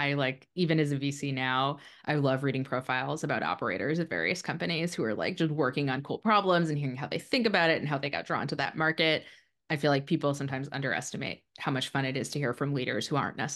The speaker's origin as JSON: {"language": "English", "region": "Michigan", "country": "United States", "tie": "born or raised there", "said": "I grew up in southeastern Michigan. Most people like know it as car companies like Chrysler and Ford and GM were all right near where I was."}